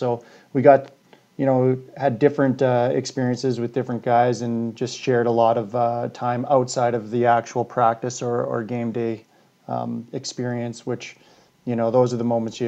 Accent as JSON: {"language": "English", "town": "Regina", "region": "Saskatchewan", "country": "Canada", "tie": "born or raised there", "said": "I grew up in Regina, so I got to kind of follow in his footsteps"}